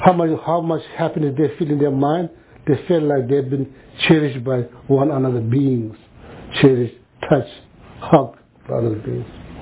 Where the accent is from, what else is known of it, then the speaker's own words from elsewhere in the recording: West Bengal, India; English is a second language; When she go to the Calcutta, there's no big city, India city, close to my hometown.